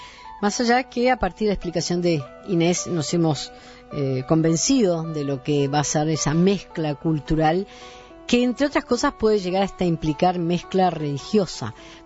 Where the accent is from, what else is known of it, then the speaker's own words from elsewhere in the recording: England, United Kingdom; Spanish is a second language; Sí, yo siendo inglesa igual.